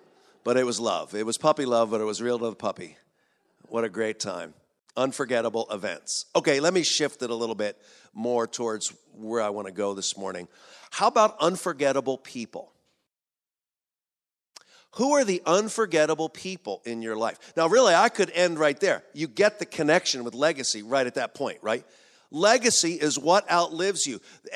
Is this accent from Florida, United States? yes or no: no; Philadelphia, Pennsylvania, United States; And growing up in Philadelphia, my strongest memory of celebrating my birthday as a child is that my mother would provide for me a day-old 4th of July birthday cake